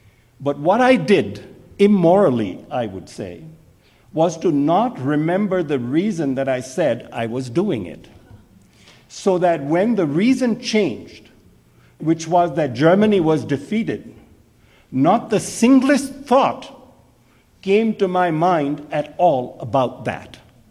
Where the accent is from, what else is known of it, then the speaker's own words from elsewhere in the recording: India; And there are things I'm very critical of Gandhi, as an Indian especially.